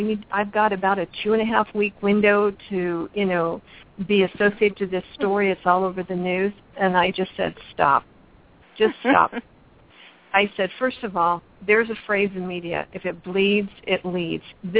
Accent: New York, United States; St. Patty's Day in New York is a big thing. And I'm a New Yorker originally, so it's a big thing.

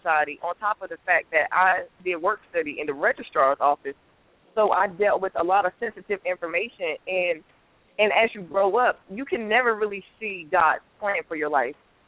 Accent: North Carolina, United States; I'm from Sampson County, so I'm talking real country.

